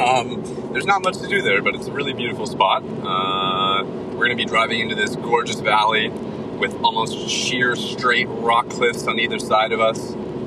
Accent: Airdrie, Alberta, Canada; I'm from Airdrie, just pretty close to Calgary

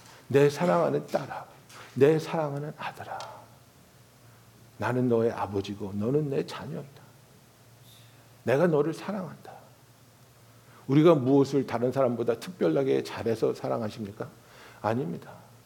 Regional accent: California, United States; now in New York, United States; 저는 뉴욕으로 이사 와서 그 문화적인 쇼크를 받은 게 뭐냐면 저는 캘리포니아에서 왔으니까 캘리포니아는 뭐 바닷가도 많고

